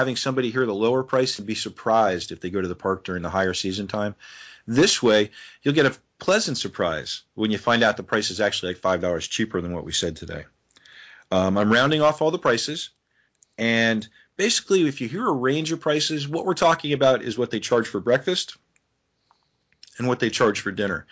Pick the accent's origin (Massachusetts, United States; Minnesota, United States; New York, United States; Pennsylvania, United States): Pennsylvania, United States; Philadelphia; I'm from Philadelphia, and we just got a foot, and we're expecting another half tonight.